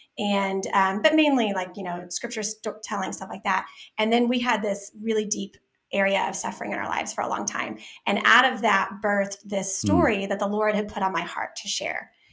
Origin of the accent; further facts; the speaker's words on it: Dallas, Texas, United States; And I have to tell you, Ryan, I'm from South Dallas.